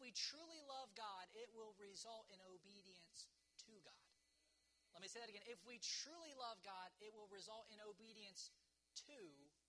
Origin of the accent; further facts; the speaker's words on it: West Virginia, United States; It's like, I'm from West Virginia or whatever.